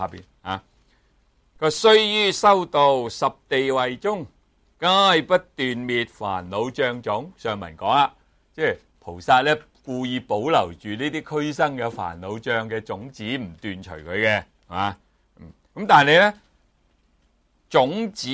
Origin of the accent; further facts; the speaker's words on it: Guangdong, China; 我哋广东人好觉㗎嘛，知唔知我哋冇呢种咁嘅飲食習慣㗎嘛。